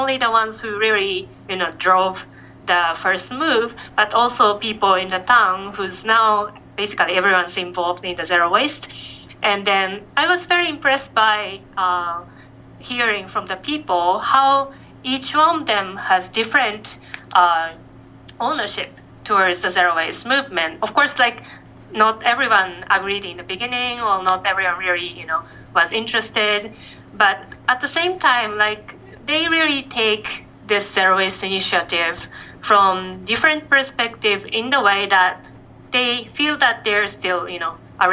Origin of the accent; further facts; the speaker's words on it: Nishinomiya, Hyogo, Japan; now in Kamikatsu, Japan; No, I'm originally from Nishinomiya City, which is next to Kobe.